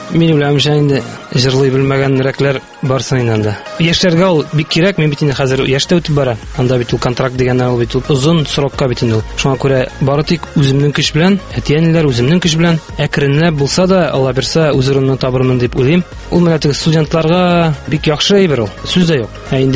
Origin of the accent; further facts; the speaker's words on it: Aktanysh, Tatarstan, Russia; Үземнең туган ягымда булды, Актанышта.